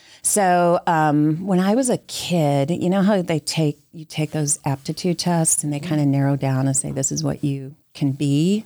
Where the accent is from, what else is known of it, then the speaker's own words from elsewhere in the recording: Ohio, United States; I grew up in Ohio.